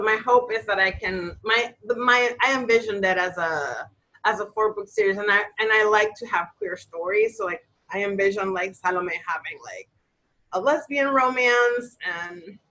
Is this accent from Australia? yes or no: no; Dominican Republic; But you know, like, growing up in the Dominican Republic, my dad, like, his business was television.